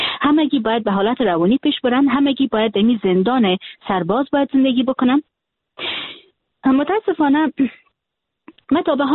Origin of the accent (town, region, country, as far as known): Afghanistan; born or raised there